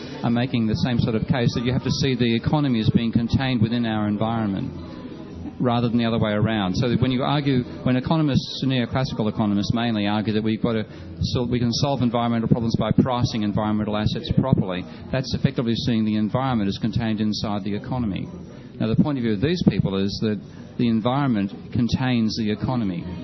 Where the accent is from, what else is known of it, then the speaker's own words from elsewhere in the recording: Australia; And I mean, what's really offended me as an Australian is that there were some brilliant technologies being developed here